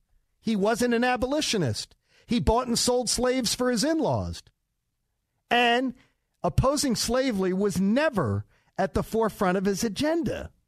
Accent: Philadelphia, Pennsylvania, United States; or defacing statues like in Philadelphia, in my hometown, defacing statues of people who fought for slaves' rights.

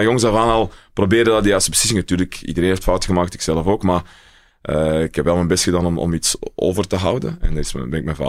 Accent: Ekeren, Antwerp, Belgium; Ik kom ook echt van Ekeren zelf

